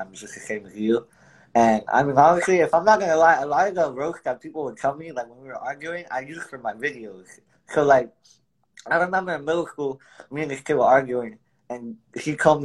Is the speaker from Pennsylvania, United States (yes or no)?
no; Orlando, Florida, United States; I'm 20 years old. I'm from Orlando, Florida, and I do funny TikTok videos, but also go to college as well.